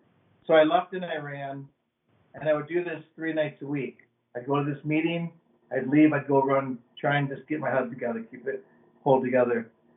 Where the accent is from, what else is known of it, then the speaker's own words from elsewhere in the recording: Oneida, United States; As a little kid, I grew up in Oneida, up on the reservation. And we didn't have bikes.